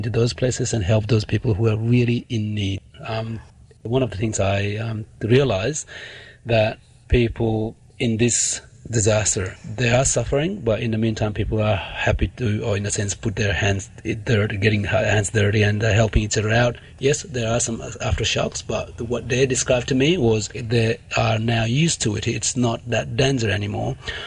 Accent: Bhaktapur, Bagmati, Nepal; Yes, I am from Bhaktapur, yeah. That's a part of Kathmandu.

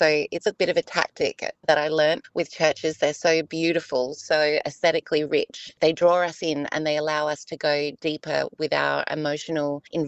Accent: Mount Gambier, South Australia, Australia; Mount Gambier, which is my hometown.

